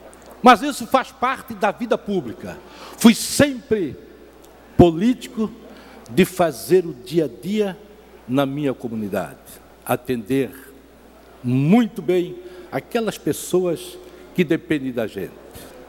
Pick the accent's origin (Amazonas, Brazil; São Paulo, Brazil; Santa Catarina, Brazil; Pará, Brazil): Santa Catarina, Brazil; Palhoça; Eu sou de Palhoça